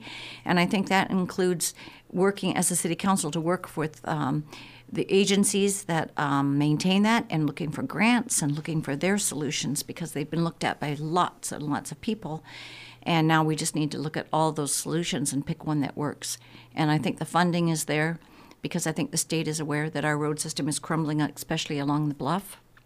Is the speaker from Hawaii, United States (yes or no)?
no; Kodiak, Alaska, United States; born there; being that I was born in Kodiak, and the Coast Guard is so important.